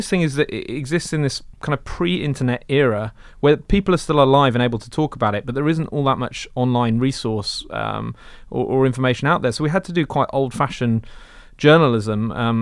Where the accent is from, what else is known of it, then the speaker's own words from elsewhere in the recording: United Kingdom; I think it also helped being British, actually.